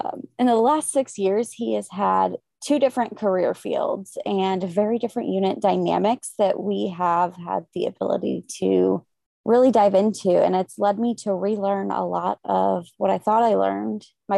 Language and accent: English; Missouri, United States; I was born and raised right outside of St. Louis, where I met my husband in college when he was reserves.